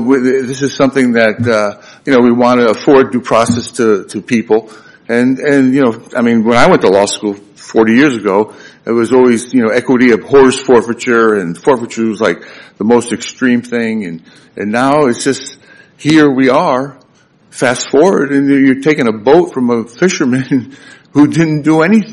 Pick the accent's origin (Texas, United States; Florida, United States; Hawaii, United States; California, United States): Florida, United States; Miami; I'm from Miami. I assisted him. I'm not a member of the district court here.